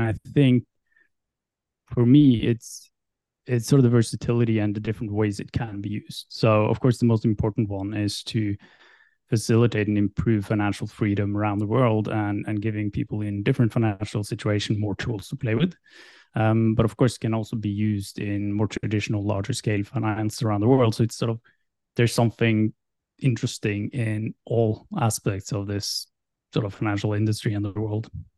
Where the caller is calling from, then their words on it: Oslo, Norway; I'm in Oslo, Norway.